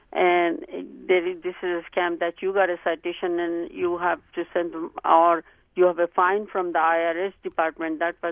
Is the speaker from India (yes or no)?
yes; India; now in United States